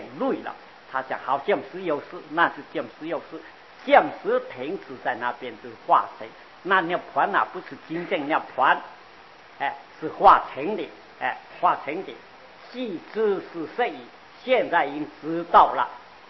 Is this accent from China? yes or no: yes; Guangdong, China; 我们广东这样看到人就叫啊